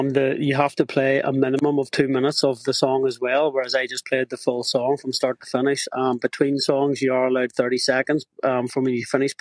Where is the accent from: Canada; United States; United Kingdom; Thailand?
United Kingdom; Lisburn, Northern Ireland; So I did this in Lisburn. It's my hometown.